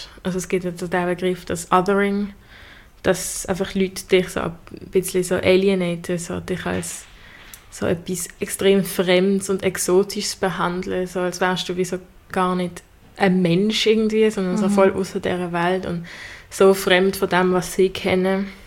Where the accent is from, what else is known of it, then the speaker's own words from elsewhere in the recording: Arlesheim, Basel-Landschaft, Switzerland; ich bin in Arlesheim aufgewachsen, in einem Dorf auf dem Land